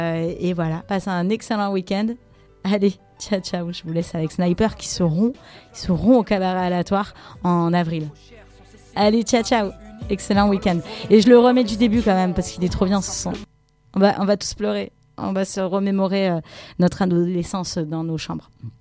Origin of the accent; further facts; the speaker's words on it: Marseille, Provence-Alpes-Côte d'Azur, France; on est marseillais